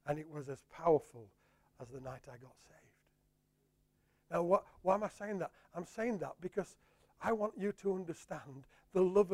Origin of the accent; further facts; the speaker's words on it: Yorkshire and the Humber, United Kingdom; It's not my natural temperament as a Yorkshireman.